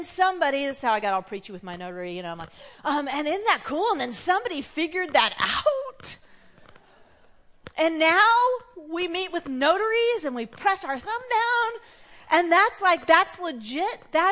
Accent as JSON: {"language": "English", "town": "Redlands", "region": "California", "country": "United States", "tie": "born or raised there", "said": "A few weeks ago, I had to travel to my hometown of Redlands, California."}